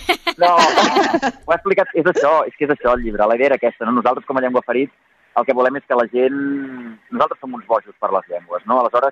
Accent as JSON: {"language": "Catalan", "region": "Catalonia", "country": "Spain", "said": "jo sóc català, diguem, de tota la vida"}